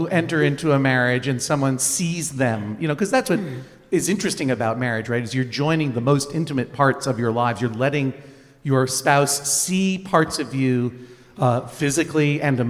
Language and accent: English; Massachusetts, United States; now in Brooklyn, United States; I am also a stranger to Maine. Yep. You know, I grew up in Massachusetts.